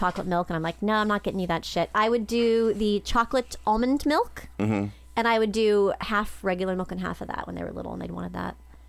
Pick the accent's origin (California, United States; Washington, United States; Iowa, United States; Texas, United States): California, United States; But, you know, growing up here in California, it starts to rain